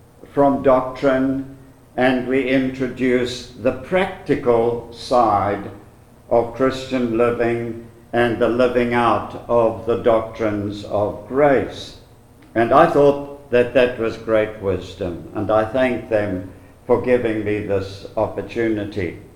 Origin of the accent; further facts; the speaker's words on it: East London, Eastern Cape, South Africa; born there; I was born in May 1934 in the city of East London on the eastern coast of South Africa. My father was a Roman Catholic and my mother a Methodist